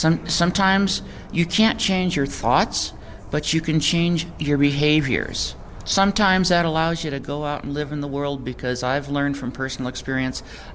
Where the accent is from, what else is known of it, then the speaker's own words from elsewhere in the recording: McIntosh, New Mexico, United States; I'm from McIntosh. It's east of the East Mountains.